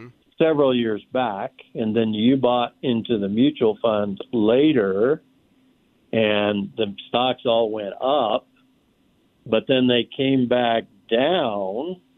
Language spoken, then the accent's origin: English; Kansas, United States; I'm from Kansas, originally.